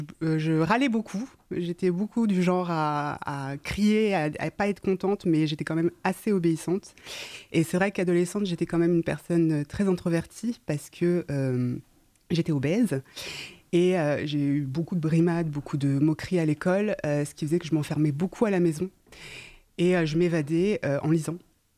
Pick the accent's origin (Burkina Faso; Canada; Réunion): Réunion; also born or lived in Normandy / south of France; Je suis née en Normandie, j'ai vécu dans le sud de la France et quand j'ai eu 10 ans, on a déménagé à La Réunion, qui est l'île d'origine de mes parents. Et j'ai grandi là-bas jusqu'à mes 22 ans.